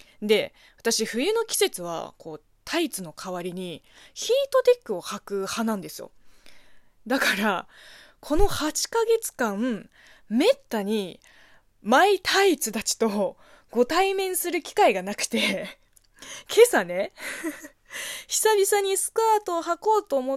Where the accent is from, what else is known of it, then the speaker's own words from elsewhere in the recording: China; 中国生まれ中国育ちの私